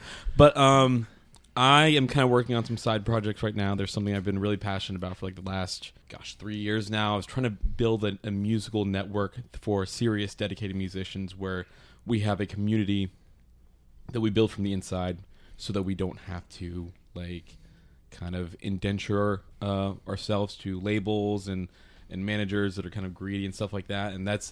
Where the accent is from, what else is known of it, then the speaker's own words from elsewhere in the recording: Georgia, United States; I'm from South Georgia.